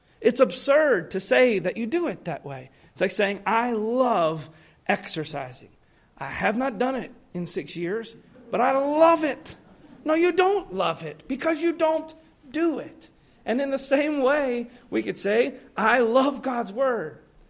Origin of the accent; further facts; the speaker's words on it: United States; There's not many laws, and I'm an American.